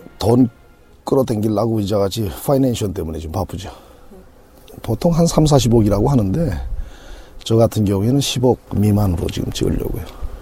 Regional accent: Pyongyang, North Korea; now in South Korea; 저는 이제 고향이 평양이고요. 나이는 지금 45이고

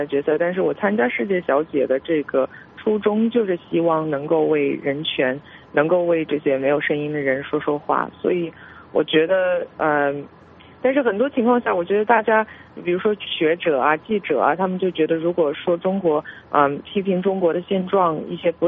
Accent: Canada; 我是加拿大人

